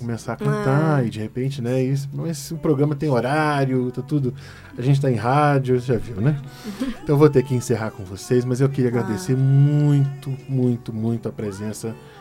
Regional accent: Minas Gerais, Brazil; Não, sou de Minas.

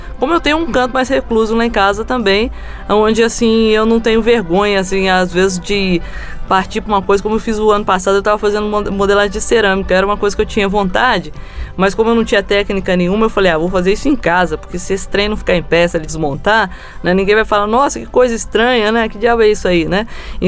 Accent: São Lourenço, Minas Gerais, Brazil; dentro do Parque das Águas de São Lourenço, que é minha terra, né?

